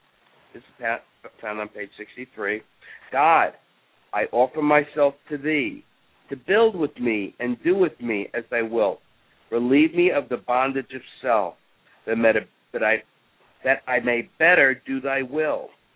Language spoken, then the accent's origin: English; New York, United States; accent: New York; Yeah, I've been gone a long time. I think the reason why most of my New York accent still there is that I'm not smart enough to lose it.